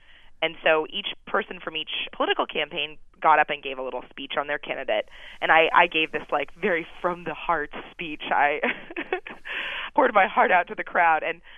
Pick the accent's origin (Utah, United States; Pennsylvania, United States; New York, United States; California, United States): California, United States; Los Angeles; You know, this is my summer at home. I'm from Los Angeles.